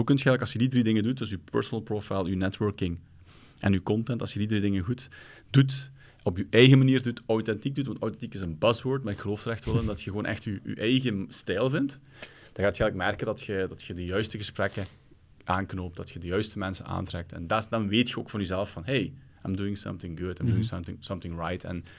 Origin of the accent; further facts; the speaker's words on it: Limburg, Belgium; En ze vonden wel tof dat ik uit Limburg kwam. Dat is altijd wel leuk, hè. Zo'n Limburger is funny.